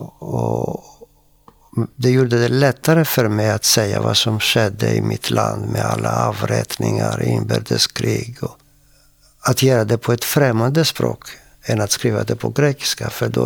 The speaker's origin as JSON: {"language": "Swedish", "country": "Greece", "second_language": "Swedish", "moved": "yes", "lives_now": "Sweden", "said": "och jag är från Grekland. Jag kom hit 64"}